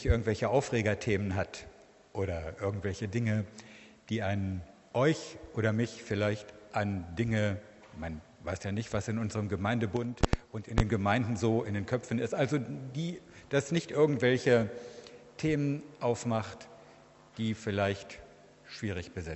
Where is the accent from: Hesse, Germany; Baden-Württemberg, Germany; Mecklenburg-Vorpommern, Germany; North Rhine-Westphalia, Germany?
North Rhine-Westphalia, Germany; Freudenberg; Ich komme aus Freudenberg. Das liegt bei Siegen. Etwa eine Stunde Richtung Osten.